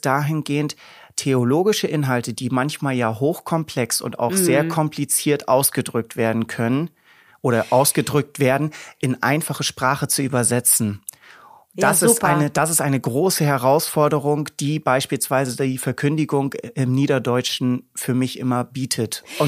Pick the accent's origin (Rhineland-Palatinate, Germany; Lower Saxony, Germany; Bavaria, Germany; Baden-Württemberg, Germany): Lower Saxony, Germany; ich bin 26 Jahre alt, ich komme aus Ostfriesland, nu studiere ich in Orlenborg.